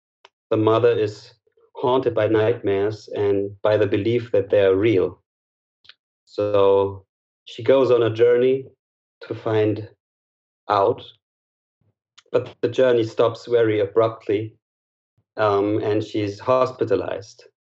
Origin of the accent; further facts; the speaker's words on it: Berlin, Germany; I'm from Berlin, Germany, and I am a screenwriter